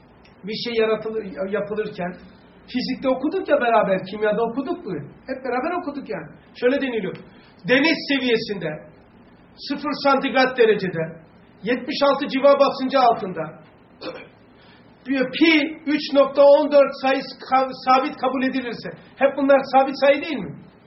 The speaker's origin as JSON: {"language": "Turkish", "town": "İçerenköy", "region": "Istanbul", "country": "Turkey", "tie": "born or raised there", "said": "Ama ben şu anda bak İçeren köyde büyümüşüm."}